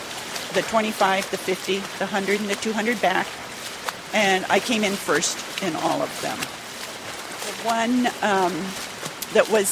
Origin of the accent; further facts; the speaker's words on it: Walla Walla, Washington, United States; I'm 69 years old. I'm from Walla Walla, Washington, and I am the Eastern Washington State, Alaska International record holder in backstroke.